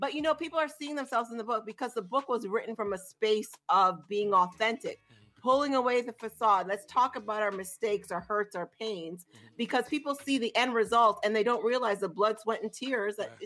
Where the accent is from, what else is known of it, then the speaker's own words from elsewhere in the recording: Pomeroy, Saint David, Grenada; We are St. David's Pomeroy, man. Come on now. We in country.